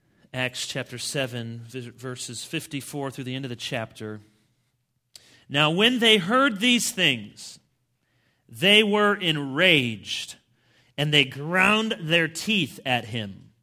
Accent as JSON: {"language": "English", "town": "Chicago", "region": "Illinois", "country": "United States", "tie": "born there", "said": "I was born in Chicago, so I'm a White Sox fan."}